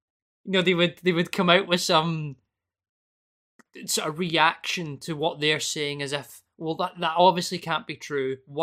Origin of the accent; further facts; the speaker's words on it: Glasgow, Scotland, United Kingdom; like growing up in Glasgow